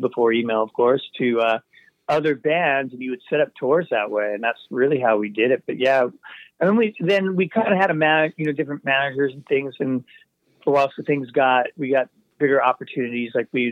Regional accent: New York City, New York, United States; moved away; also born or lived in Seattle; My family was we're from Brooklyn, New York originally, but my father got work in the Seattle area, so we were like a suburb of Seattle.

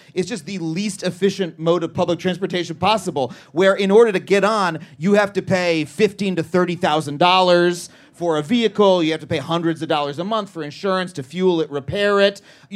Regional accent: Wading River, New York, United States; On Long Island? I grew up in Wading River.

